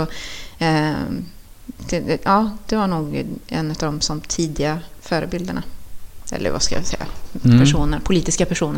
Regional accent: Västra Götaland County, Sweden; som också var från miljonprogramsområde på samma sätt som jag var uppväxt på Kronogården.

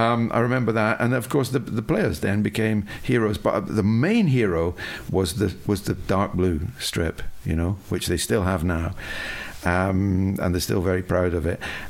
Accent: Dundee, Scotland, United Kingdom; I grew up in Dundee

